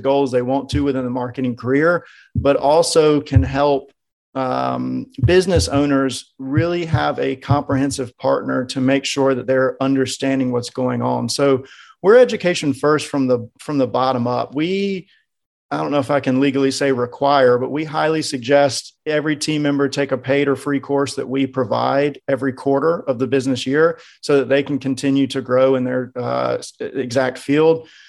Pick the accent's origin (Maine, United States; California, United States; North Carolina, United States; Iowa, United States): North Carolina, United States; I'm from North Carolina, which is a southern area in the United States.